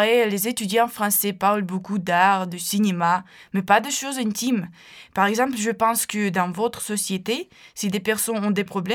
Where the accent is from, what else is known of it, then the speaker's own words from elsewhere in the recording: Ukraine; French is a second language; now in France; je suis ukrainienne et j'ai 21 ans.